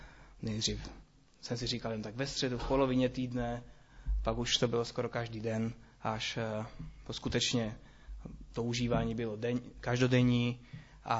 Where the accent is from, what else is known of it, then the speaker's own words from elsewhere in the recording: Bratislava, Bratislava Region, Slovakia; Czech is a second language; now in Czech Republic; Možná, jak slyšíte, tak původem jsem ze Slovenska, z Bratislavy. Nejsem zdejší, nicméně tady žiju už 11 let.